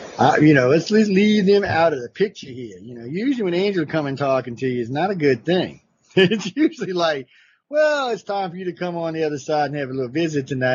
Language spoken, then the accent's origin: English; New Orleans, Louisiana, United States; Maybe because I grew up in New Orleans. Maybe I grew up in a witchy family.